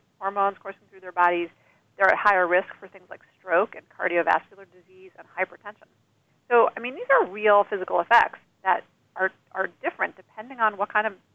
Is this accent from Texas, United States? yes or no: no; New York City, New York, United States; also born or lived in Colorado / Montana; despite growing up in New York City and feeling comfortable in cities, I then spent 2 decades living in the Rocky Mountains, in pretty small towns and cities in Colorado and Montana